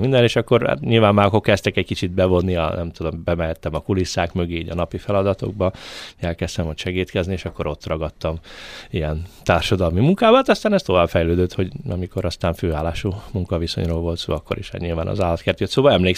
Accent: Budapest, Hungary; Én egyébként Budapesten nőttem föl, én egy lágymányosi gyerek vagyok

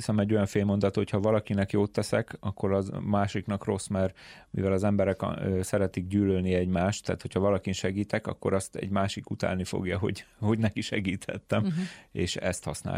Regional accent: Pest, Hungary; Én egy kis faluból származom, Pest megyéből, és az volt az első olyan mozzanat, mikor nekem el kellett jönni otthonról, és bejárni egy nagyobb városba

